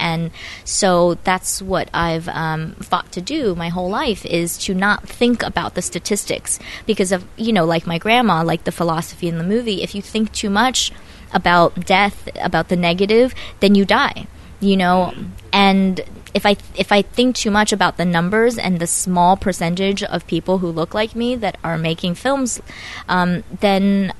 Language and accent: English; United States; my point of view of as an American thinking this is unethical with the Chinese perspective that this is the best thing for her.